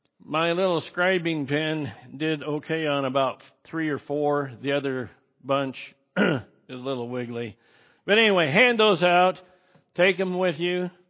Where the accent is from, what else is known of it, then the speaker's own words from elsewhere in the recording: Idaho, United States; And up where I was raised in Idaho, you can go up and see the remains of those gold rushes